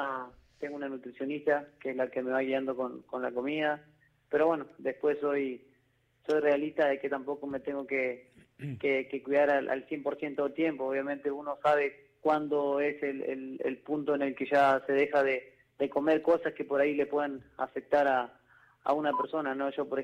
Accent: Gualjaina, Chubut, Argentina; no podía jugar al fútbol porque bueno, el club de mi pueblo cerró y bueno, me dediqué a correr

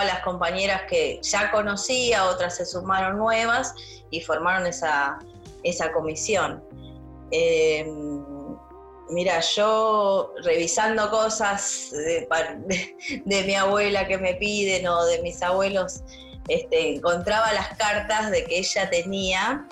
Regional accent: Partido de la Costa, Buenos Aires Province, Argentina; Bueno, yo me crié en otro lugar, en otro territorio. Yo me crié en el Partido de la Costa.

